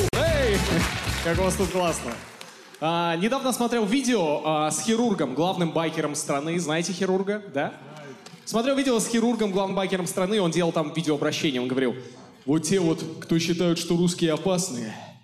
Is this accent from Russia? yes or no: no; Kazakhstan; Я вообще из Казахстана, и у меня была история в Казахстане